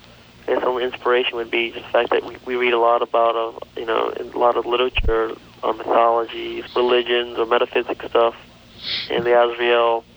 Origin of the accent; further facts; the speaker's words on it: Bradenton, Florida, United States; We're from Bradenton, Sarasota, Florida, which is like just south of Tampa on the west coast of Florida.